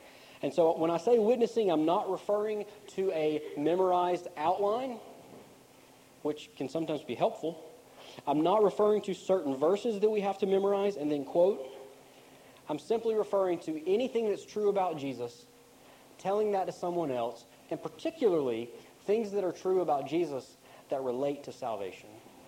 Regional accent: Macon, Georgia, United States; I also believe that today it got up to 30 degrees in my hometown of Macon, Georgia.

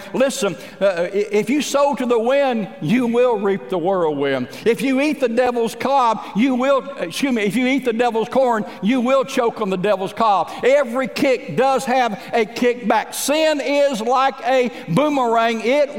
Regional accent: Midwest, United States; I was raised out in the Midwest. We had wheat crops

